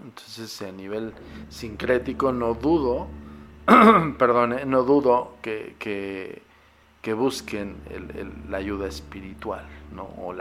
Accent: Mexico; en mi país, en México.

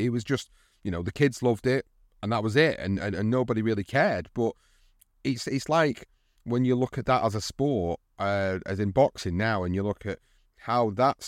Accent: United Kingdom; for us as British fans in particular, we just never got to see Eubank and Ben face the very, very best

